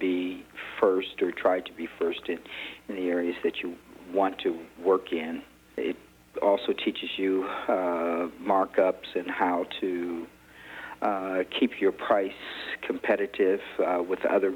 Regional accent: Columbus, Ohio, United States; I'm from Columbus, Ohio, is my home.

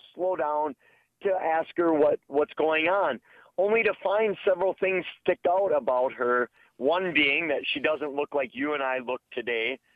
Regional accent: Wisconsin, United States; Well, I really blame it on my home state of Wisconsin, and I blame it because I grew up not too far from a UFO capital of the world that we have in our state.

